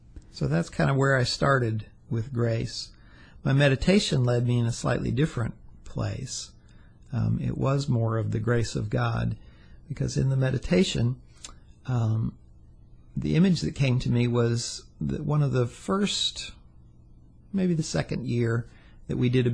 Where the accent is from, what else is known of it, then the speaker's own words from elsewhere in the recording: the South, United States; normally, growing up in the South, when it's dinner time, you pray over your food